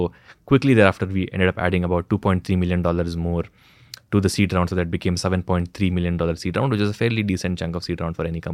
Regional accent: Aldur, Karnataka, India; English is a second language; And I am now in Chikmagalur in Aldur at my hometown because lockdown.

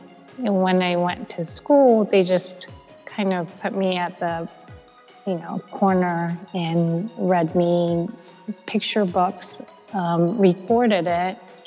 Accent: Japan; English is a second language; now in United States; Like, when I immigrated, of course, you know, all my other friends and peers in school were trying to correct certain speech patterns. So me being Japanese

